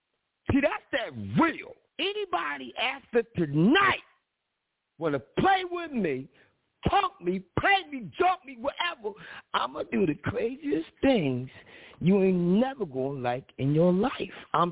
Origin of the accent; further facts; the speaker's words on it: Philadelphia, Pennsylvania, United States; just like he said, he's from Compton, I'm from Philly. I'm a whole different type of terminology.